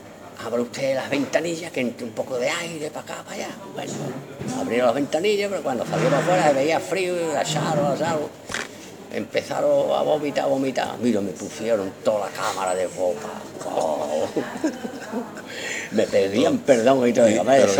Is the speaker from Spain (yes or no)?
yes; Utrera, Andalusia, Spain; ¿De dónde soy? Pues mira, yo soy de Utrera.